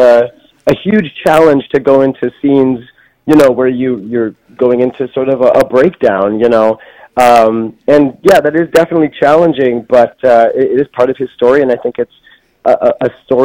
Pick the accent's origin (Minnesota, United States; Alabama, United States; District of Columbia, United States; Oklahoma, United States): Minnesota, United States; Duluth; moved away as an adult; also born or lived in New York; Yeah, well, I'm from Duluth, first of all, and then moved out to New York when I was 18, did the New York thing for several years and found my way back home